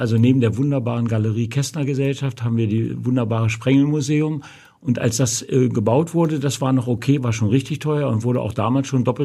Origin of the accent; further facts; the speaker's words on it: Hanover, Lower Saxony, Germany; Und wir haben als Hannoveraner, ist man wirklich historisch mit ja gewachsen und stolz drauf.